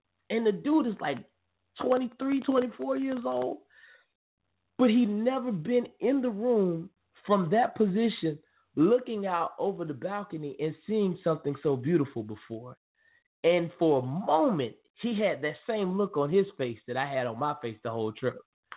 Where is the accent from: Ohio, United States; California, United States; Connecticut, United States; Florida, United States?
Florida, United States; Archer; Now, the person that's from America, me, you know what I'm saying? From Archer, Florida, y'all don't even get that. I'm from Archer, Florida.